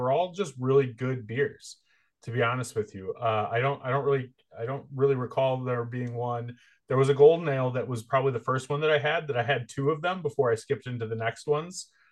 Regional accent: Ireland; And I'm Irish, so I love that stuff.

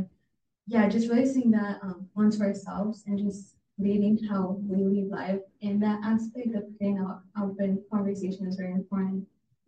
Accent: Mexico; now in United States; I grew up in Mexico, so I only saw Mexicans, and I very much resonated with that half of me. But when I came to America, I realized how diverse everything was.

